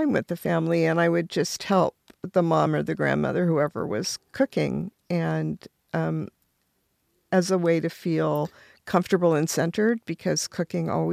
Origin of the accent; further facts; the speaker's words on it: Los Angeles, California, United States; growing up in Los Angeles, even when I did, I mean, you knew about orange trees